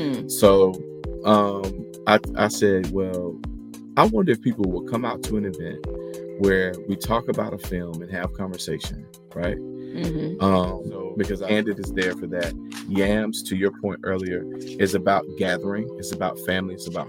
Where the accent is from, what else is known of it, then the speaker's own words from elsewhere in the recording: North Carolina, United States; Born and raised in North Carolina. That's right.